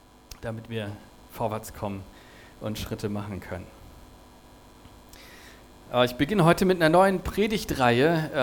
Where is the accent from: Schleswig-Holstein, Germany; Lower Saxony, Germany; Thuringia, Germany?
Schleswig-Holstein, Germany; aufgewachsen bin ich ja in Schleswig-Holstein, das ist ja noch platteres Land als hier.